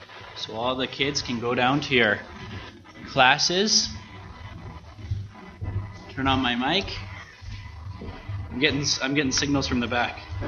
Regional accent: Alberta, Canada; Now, I'm from Alberta. I'm an Alberta boy. I was born and raised. My family's been there for I don't know how many generations. About four generations or more.

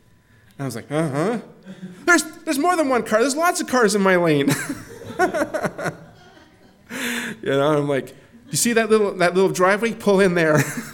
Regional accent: Canada; Forget this. I'm a Canadian. I'm driving on the right side of the road.

